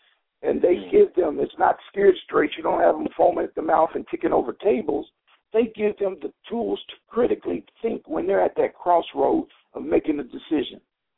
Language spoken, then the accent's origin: English; Chicago, Illinois, United States; growing up in Chicago, gangbanging in Chicago, dealing drugs in Chicago